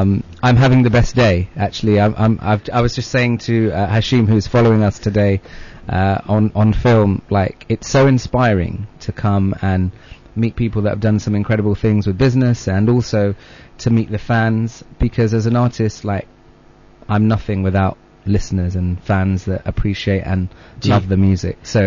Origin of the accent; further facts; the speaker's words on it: United Kingdom; being British Asian, being born here